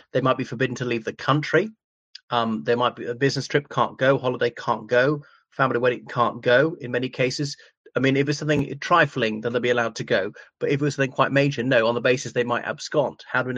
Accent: Ireland; from Ireland.

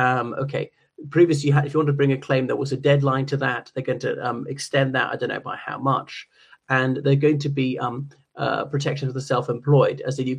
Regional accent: Ireland; o everyone … from Ireland.

